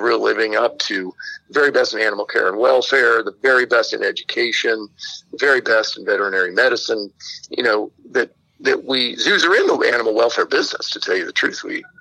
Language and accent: English; Florida, United States; I grew up down in Florida, and my family still lives down there.